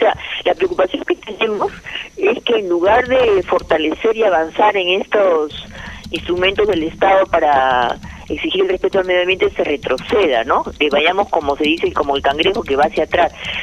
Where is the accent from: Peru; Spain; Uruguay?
Peru; Entonces, como peruanos, el que se haya formado el organismo de evaluación y fiscalización ambiental